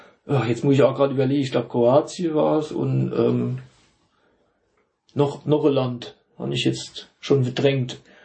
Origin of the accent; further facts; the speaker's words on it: Germany; ich komme aus Deutschland